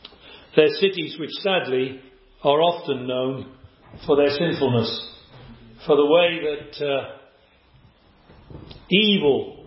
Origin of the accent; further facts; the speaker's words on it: Cardiff, Wales, United Kingdom; I grew up in Cardiff. And it's not much of a port city anymore.